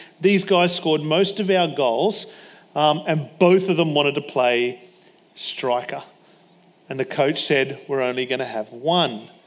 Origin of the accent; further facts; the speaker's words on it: Stradbroke Island, Queensland, Australia; when I moved from Stradbroke Island to the mainland, everyone was playing soccer at school.